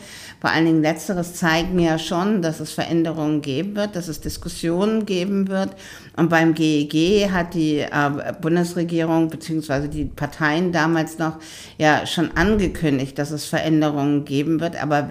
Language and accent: German; Cologne, North Rhine-Westphalia, Germany; Erstmal bin ich Kölnerin, Diplom-Volkswirtin, auch aus Köln.